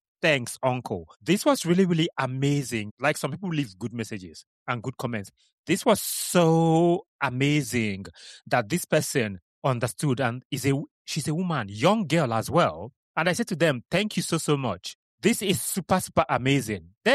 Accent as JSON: {"language": "English", "country": "Nigeria", "said": "I come from Nigeria"}